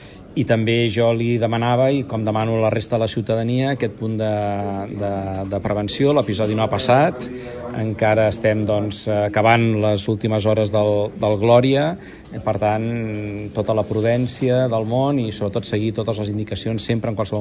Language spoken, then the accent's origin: Catalan; Blanes, Catalonia, Spain; jo que sóc fill de Blanes